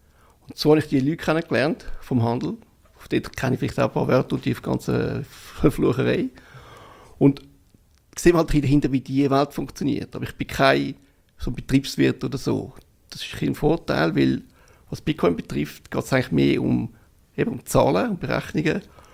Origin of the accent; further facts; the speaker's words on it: Zurich, Switzerland; aus Zürich.